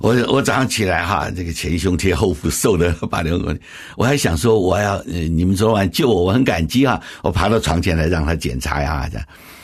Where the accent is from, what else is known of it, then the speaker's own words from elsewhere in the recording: Qingshui, Taichung, Taiwan; born there; 因为1950年我出生在台中清水，